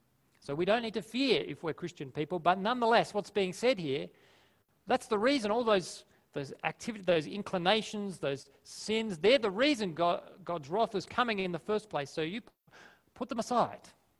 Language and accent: English; Australia; I'm Australian. I speak English.